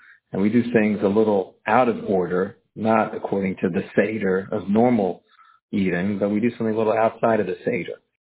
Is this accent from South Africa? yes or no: yes; South Africa; now in United States; I remember growing up in South Africa, we used to eat parsley. Somehow when we came to America, the parsley changed to a potato.